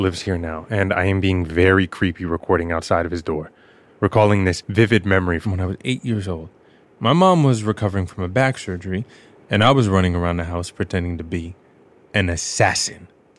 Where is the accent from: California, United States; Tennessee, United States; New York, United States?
New York, United States; New York City; I grew up in Queens, New York at 102 17 64th Road. My Dominican father was the building super. I lived here until I was 18